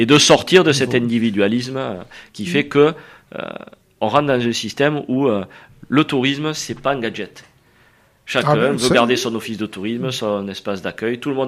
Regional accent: Occitanie, France; Et moi, je suis du Sud, dans les Corbières, au milieu

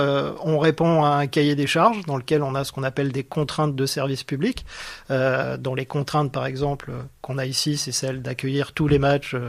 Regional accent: Hauts-de-France, France; Donc moi, je suis nordiste.

